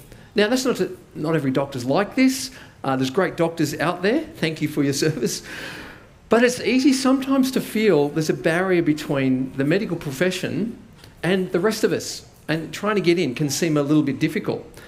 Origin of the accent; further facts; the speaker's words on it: New South Wales, Australia; I grew up in New South Wales. Now for me, as a kid, that meant playing rugby league.